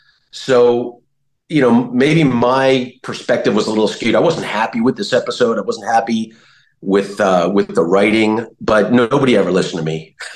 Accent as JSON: {"language": "English", "region": "New Jersey", "country": "United States", "tie": "born or raised there", "said": "I mean, I grew up in New Jersey, going into New York City every day auditioning."}